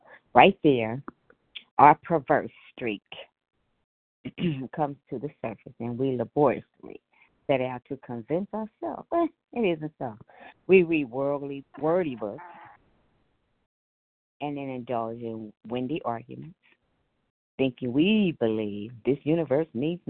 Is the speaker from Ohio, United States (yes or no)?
yes; Ohio, United States; and I am from Ohio.